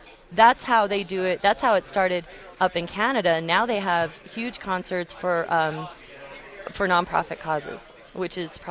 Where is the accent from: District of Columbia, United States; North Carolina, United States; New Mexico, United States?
New Mexico, United States; Santa Fe; I grew up in El Rancho in Pewaukee, and there was a choir in Santa Fe